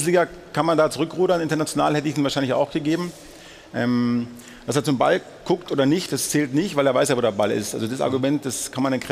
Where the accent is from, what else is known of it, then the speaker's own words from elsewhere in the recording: Germany; auch wenn ich natürlich als Deutscher sage, es war sehr hart und sehr undankbar.